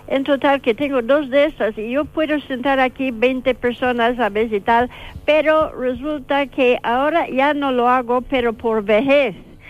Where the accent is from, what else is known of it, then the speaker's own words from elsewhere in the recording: Indiana, United States; Spanish is a second language; now in Madrid, Spain; Uh-huh. No, yo soy de Indiana